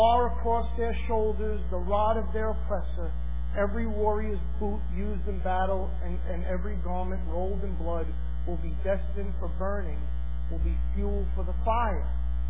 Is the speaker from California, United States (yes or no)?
no; New York, United States; I'm from New York. I know this.